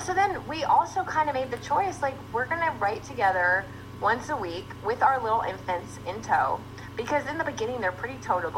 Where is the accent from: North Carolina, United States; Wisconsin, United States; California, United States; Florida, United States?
California, United States; and I grew up in California.